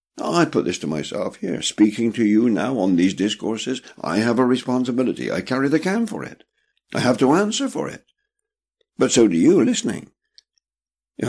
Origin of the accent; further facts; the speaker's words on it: England, United Kingdom; I have these characteristics as an Englishman.